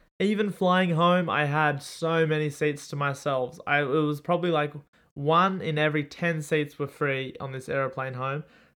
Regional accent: Australia; I'll never be like this because I'm Australian and Americans are crazy. And then I'm watching these videos coming from my own country and I'm going, wow, we are just as bad as America.

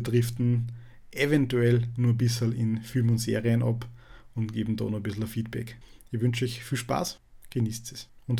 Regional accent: Upper Austria, Austria; accent: Upper Austrian; mit jemandem zu sprechen, mit dem ich es gewohnt bin, Oberösterreichisch zu sprechen, sehr, sehr weird und ja, ungewohnt

